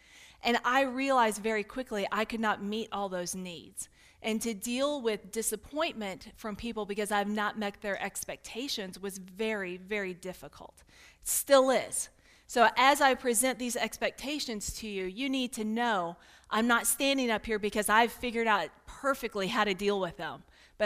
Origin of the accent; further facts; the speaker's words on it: Kentucky, United States; I am from Kentucky. Y'all. Sometimes my mom's from Minnesota, so sometimes, you know, I can bring out the northern accent, yeah. But other times I fall into the y'all twang, so I'm a little mixed up in my accent at times.